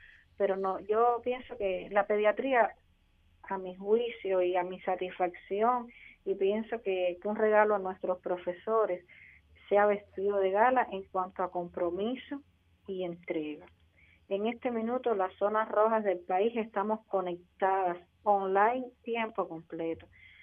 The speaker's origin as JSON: {"language": "Spanish", "country": "Cuba", "said": "Todos somos cubanos, todos vivimos en esta isla"}